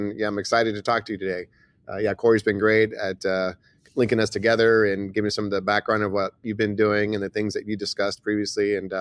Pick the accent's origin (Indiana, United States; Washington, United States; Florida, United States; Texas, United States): Texas, United States; Houston; Yeah, I was born and raised in Houston, Texas. Kind of lower middle class.